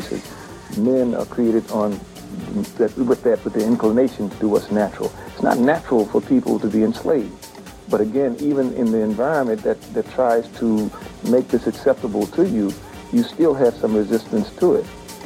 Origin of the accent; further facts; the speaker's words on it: the South, United States; just the things that was instilled in us as youngsters growing up in the South